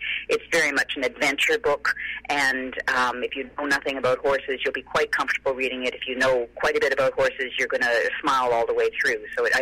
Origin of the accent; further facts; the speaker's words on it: Vancouver, British Columbia, Canada; yes, I was raised in Vancouver and was here, had my writing career as a journalist, started here and so on, went to all levels of school and so on.